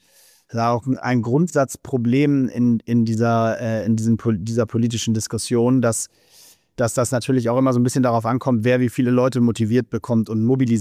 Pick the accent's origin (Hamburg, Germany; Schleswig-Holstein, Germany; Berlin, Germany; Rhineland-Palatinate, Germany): Hamburg, Germany; natürlich brenne ich für Hamburg als Hamburger, ist ja völlig klar.